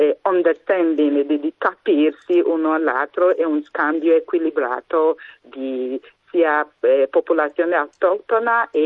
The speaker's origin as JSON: {"language": "Italian", "town": "Benin City", "region": "Edo", "country": "Nigeria", "second_language": "Italian", "said": "E ti dico già da dove vengo dalla Nigeria, Benin City di preciso"}